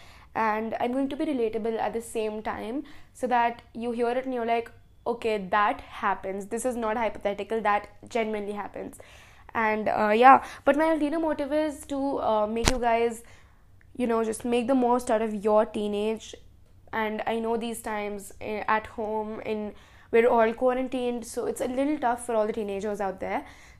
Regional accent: India; So I'm 13 years old and I'm from India. I live in Jaipur.

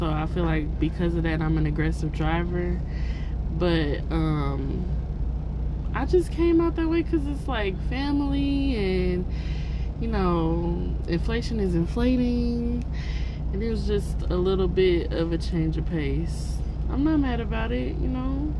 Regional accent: Decatur, Georgia, United States; also born or lived in Detroit; now in Augusta, United States; I'm from Detroit. But, you know, I grew up in Decatur.

